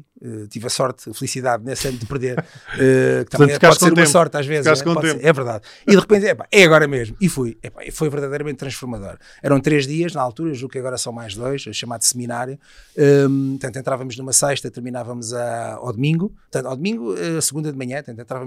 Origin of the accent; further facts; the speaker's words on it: Oeiras, Lisbon, Portugal; portanto eu sou de Oeiras, ela morava em Carcavelos, combinámos um encontro e tal.